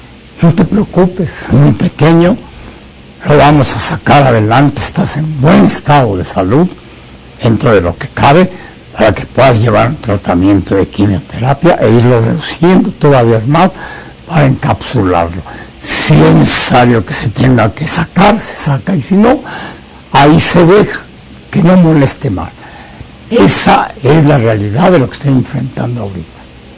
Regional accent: Mexico; A mi pueblo de México, que tanto amo y a quien le debo todo lo que soy

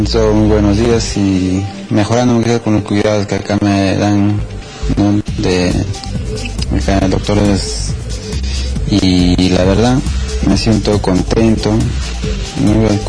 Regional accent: Huancayo, Junín, Peru; Porque como buen huancaíno que soy, buen peruano, voy a seguir adelante.

